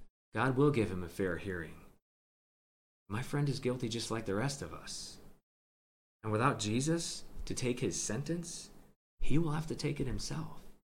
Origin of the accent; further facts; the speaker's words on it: Vermont, United States; I grew up in Vermont, and we were all pretty much the same up there.